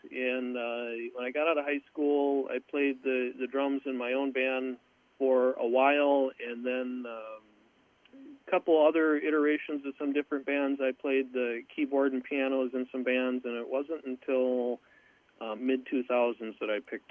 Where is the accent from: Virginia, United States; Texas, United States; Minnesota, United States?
Minnesota, United States; Mankato; Born and raised in Mankato, yep.